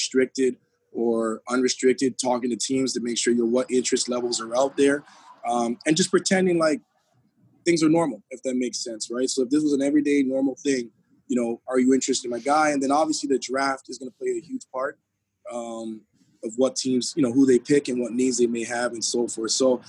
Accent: Canada; I'm Canadian. I have two challenges in this market. I'm Black and I'm Canadian. So, you know, as Canadians, we already have our struggle of trying to make it to a certain level.

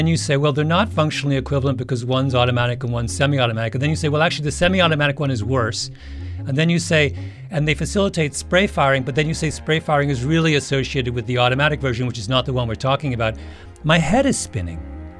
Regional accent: Canada; I'm a Canadian, for goodness sake.

